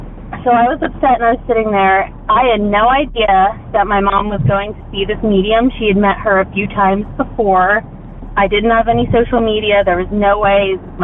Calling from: Pennsylvania, United States; I'm calling in from Pennsylvania.

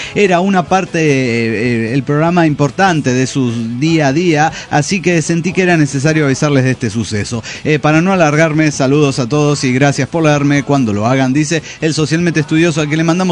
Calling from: Guadalajara, Jalisco, Mexico; de Guadalajara, Jalisco, México.

